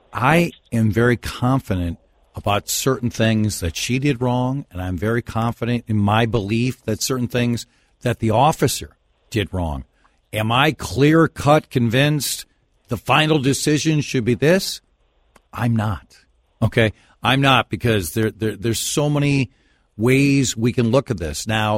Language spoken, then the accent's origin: English; Minnesota, United States; accent: Minnesota; If I go somewhere else, I have my Minnesota accent, apparently.